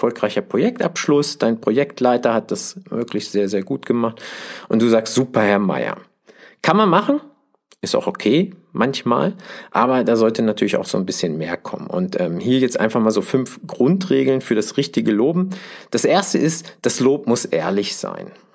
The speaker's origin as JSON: {"language": "German", "country": "Switzerland", "said": "ich bin ja Schweizer mit deutschem Migrationshintergrund"}